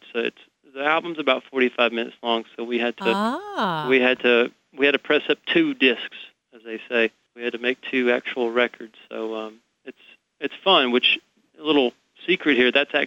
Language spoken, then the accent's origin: English; Asheboro, North Carolina, United States; also born or lived in Hillsville, Virginia; I grew up mainly, though, in North Carolina and Virginia. Asheboro, North Carolina, just right there in the middle of the state where the state zoo is. Hillsville, Virginia, little tiny town, mountain town, right off the Blue Ridge Parkway